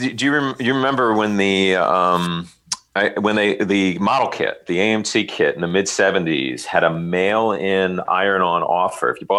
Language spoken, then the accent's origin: English; Florida, United States; that was growing up in Florida.